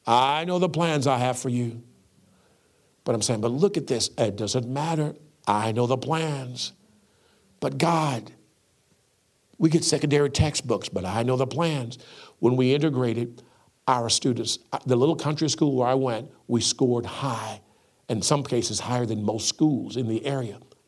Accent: the South, United States; Growing up in the South, growing up with poor parents, but yet struggling with my faith

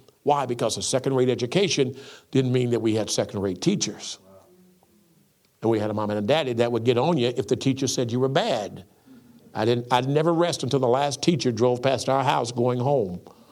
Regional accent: the South, United States; Growing up in the South, growing up with poor parents, but yet struggling with my faith

